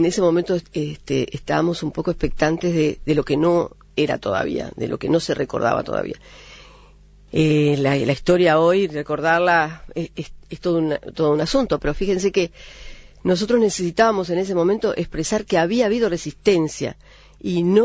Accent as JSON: {"language": "Spanish", "region": "Galicia", "country": "Spain", "said": "Sí, soy gallega."}